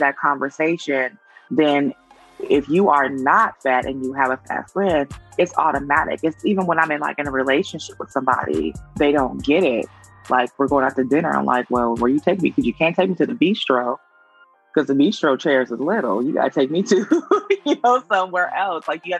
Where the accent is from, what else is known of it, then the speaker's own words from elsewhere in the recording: Vallejo, California, United States; I grew up in pretty much in Vallejo, California.